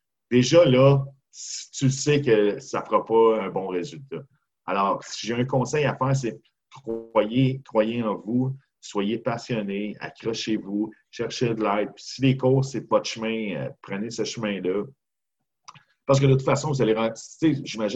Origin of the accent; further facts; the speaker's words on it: Montreal, Quebec, Canada; je suis un Montréalais. Je voulais revenir à Montréal.